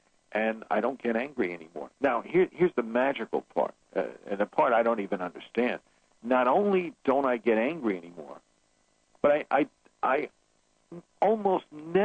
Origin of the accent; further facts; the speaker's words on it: New York City, New York, United States; I grew up in New York City, and there wasn't a lot of parking spaces in New York.